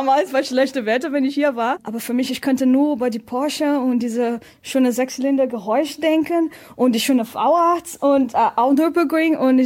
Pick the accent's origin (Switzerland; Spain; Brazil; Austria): Brazil; also born or lived in Hannover; now in Germany; Ich komme aus Brasilien, wie du weißt